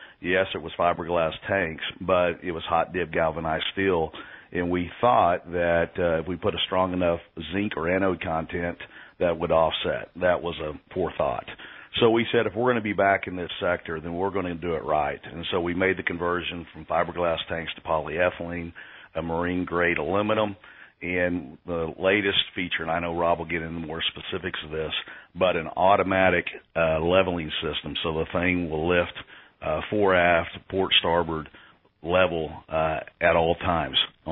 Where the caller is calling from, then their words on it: Claremore, Oklahoma, United States; Calling from Claremore, Oklahoma, just right outside of Tulsa.